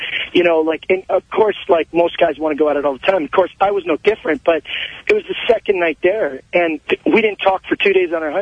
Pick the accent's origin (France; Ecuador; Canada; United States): Canada; I'm from Canada. I lived in Canada